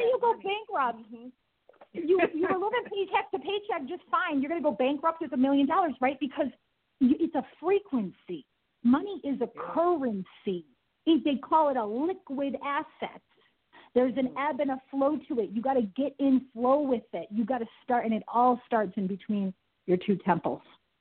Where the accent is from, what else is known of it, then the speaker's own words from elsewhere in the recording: New York, United States; I'm from New York. We use these words as exclamation points.